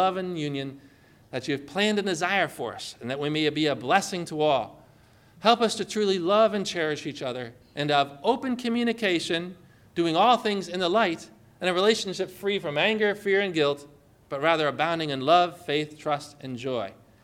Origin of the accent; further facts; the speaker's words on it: New England, United States; I mean, I'm like from New England, liberal New England.